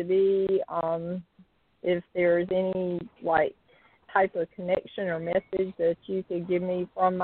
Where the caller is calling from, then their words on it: North Carolina, United States; I'm calling in from North Carolina.